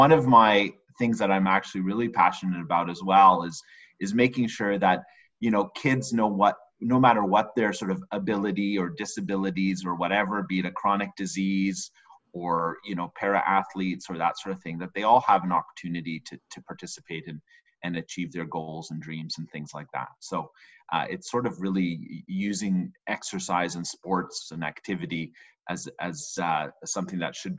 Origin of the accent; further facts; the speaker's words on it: Vancouver, British Columbia, Canada; also born or lived in Stockholm, Sweden; Yeah, I was actually born in Stockholm, Sweden, but Vancouver's been home for me for over 30 years and grew up here.